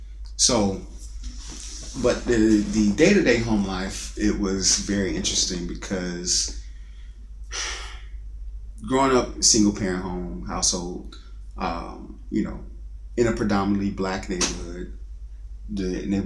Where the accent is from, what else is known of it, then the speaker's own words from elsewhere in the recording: Tampa, Florida, United States; I grew up in Tampa, Florida.